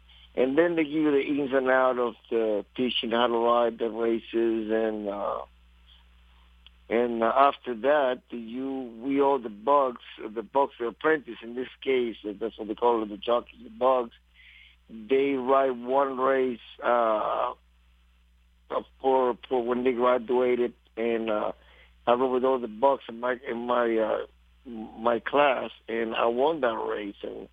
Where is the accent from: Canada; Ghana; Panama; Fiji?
Panama; now in United States; I went to the jockey school for a year in Panama